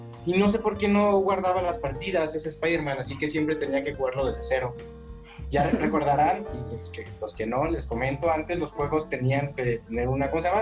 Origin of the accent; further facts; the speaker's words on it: Guadalajara, Jalisco, Mexico; now in Aguascalientes, Mexico; yo soy de Guadalajara, él es él también. Yo ahorita vivo en Aguascalientes y a pesar de la distancia y todo, gracias a los videojuegos, llevo cinco años viviendo acá